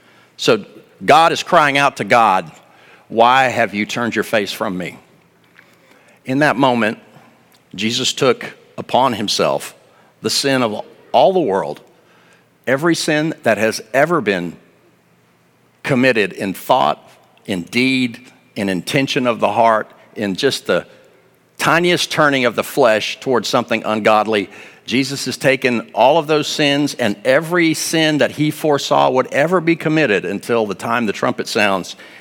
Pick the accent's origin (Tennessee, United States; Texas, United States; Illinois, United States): Texas, United States; People from Texas typically say, oh, I'm from Texas, as if we're our own country, which we kind of are.